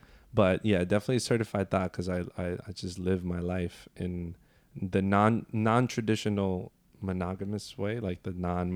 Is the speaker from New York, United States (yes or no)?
yes; Bronx, New York, United States; also born or lived in Yonkers / Mount Vernon; I was born in the Bronx, raised there for a little bit, and then I kind of hopped around a lot because my mother worked in the public schools, but in Westchester.